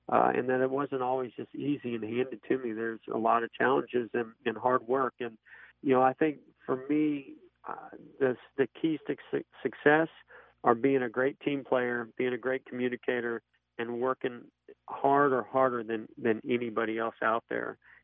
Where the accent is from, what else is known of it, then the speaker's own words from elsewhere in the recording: California, United States; also born or lived in Indiana; You know, as a kid growing up in California, I was a big fan of the Indianapolis 500.